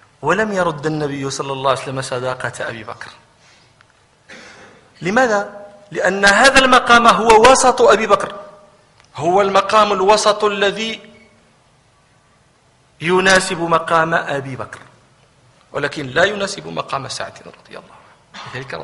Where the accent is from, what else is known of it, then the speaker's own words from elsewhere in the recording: Morocco; الناقة عندنا في المغرب قد تكون 15,000 درهم